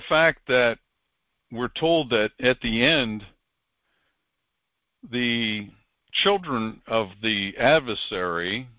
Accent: Wales, United Kingdom; because I am Welsh, and it just didn't make sense until I looked into Tartaria

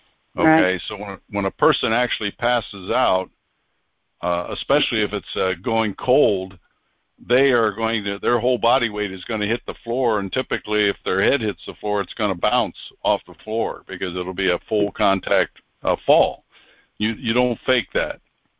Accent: Pennsylvania, United States; where I grew up in Pennsylvania Dutch area

